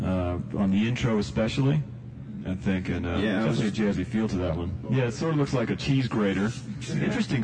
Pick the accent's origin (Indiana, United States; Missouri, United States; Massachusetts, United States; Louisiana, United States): Louisiana, United States; New Orleans; now in New York, United States; I grew up in New Orleans, again, as we mentioned before, and there's not a very big Jewish population there